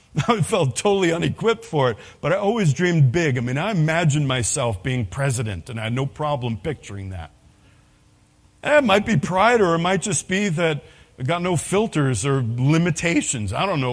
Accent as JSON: {"language": "English", "town": "New York City", "region": "New York", "country": "United States", "tie": "born or raised there", "said": "foul language I didn't even know growing up in New York City."}